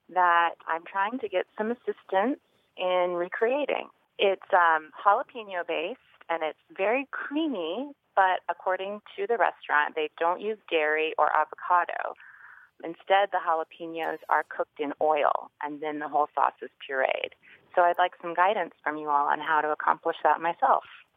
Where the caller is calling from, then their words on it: Savannah, Georgia, United States; I'm calling from Savannah, Georgia.